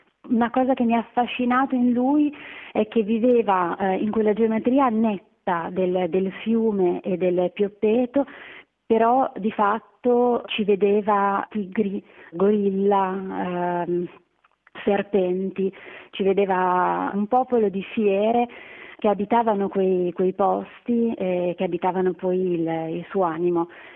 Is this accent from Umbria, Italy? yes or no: no; Parma, Emilia-Romagna, Italy; il paesaggio della Bassa Padana è un paesaggio che mi appartiene perché sono di Parma, parte della mia famiglia viene da lì, ed è un paesaggio che mi è particolarmente caro